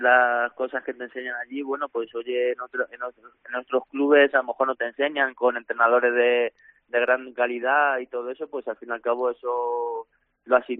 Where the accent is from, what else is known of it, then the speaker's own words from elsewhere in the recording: Alcalá de Henares, Community of Madrid, Spain; Yo soy de Alcalá de Henares, de Madrid, sí.